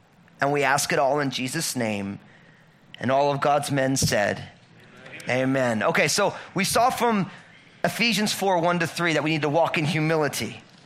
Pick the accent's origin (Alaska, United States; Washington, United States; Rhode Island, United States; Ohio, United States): Washington, United States; I'm a pastor from Washington State.